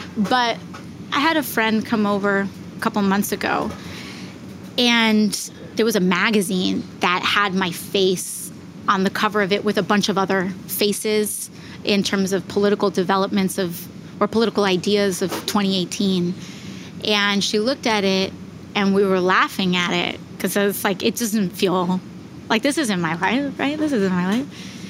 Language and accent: English; Bronx, New York, United States; I also was raised, you are Boricua, like through and through. And so I grew up like The music I grew up around was … then hip hop in, you know, growing up around the Bronx.